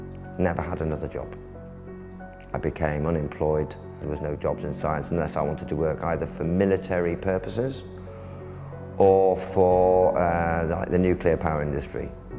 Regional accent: Sheffield, Yorkshire and the Humber, United Kingdom; now in London, United Kingdom; I moved down to London from Sheffield as a result of the being like, I thought, go down to London.

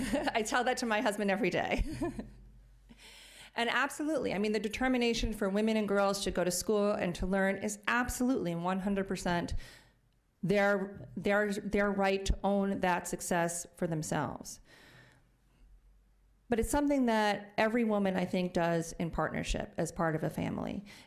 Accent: United States; and certainly as an American, I would like human rights in my country to be impeccably respected

